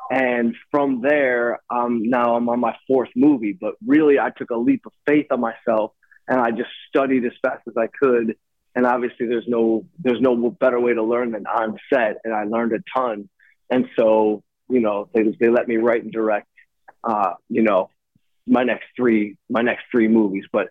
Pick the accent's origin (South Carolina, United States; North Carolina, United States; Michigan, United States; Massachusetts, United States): Michigan, United States; Detroit; shooting a movie in my hometown, because I'm from Detroit.